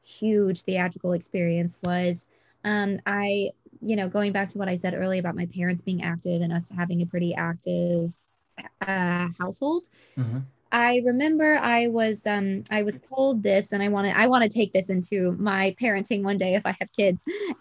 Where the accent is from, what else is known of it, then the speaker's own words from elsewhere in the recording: Georgia, United States; So the local high school in my area of town that I grew up in Georgia, right outside of Atlanta, they were doing Annie.